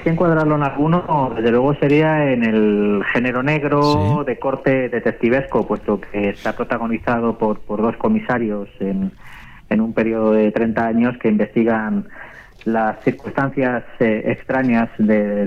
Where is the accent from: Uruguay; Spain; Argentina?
Spain; Palma, Balearic Islands; born there; also born or lived in Madrid / Canary Islands; now in Palencia, Spain; yo no soy de ninguna parte, soy de todas. Nací en Palma de Mallorca, luego volví a nacer en Madrid, luego volví a nacer en Canarias y últimamente ando naciendo por tierras palentinas.